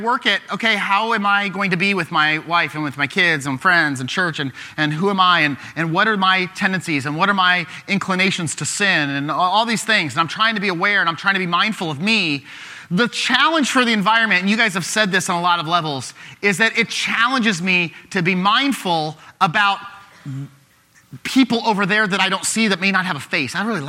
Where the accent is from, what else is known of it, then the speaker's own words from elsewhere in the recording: Glassford, Illinois, United States; I grew up out in Glassford, and so many farms out in that in rural Peoria County